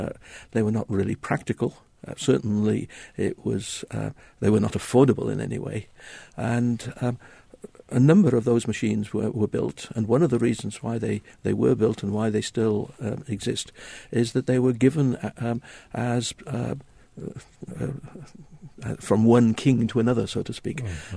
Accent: Wales, United Kingdom; I'm Welsh, so I'm permitted to say that England is the place for eccentrics.

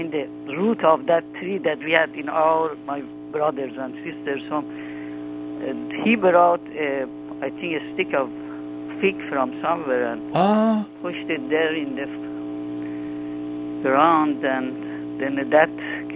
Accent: Iran; English is a second language; I'm from Iran.

